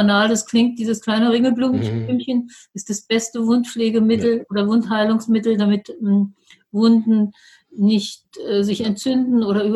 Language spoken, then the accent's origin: German; Frauenfeld, Thurgau, Switzerland; Also ich komme aus dem Raum Frauenfeld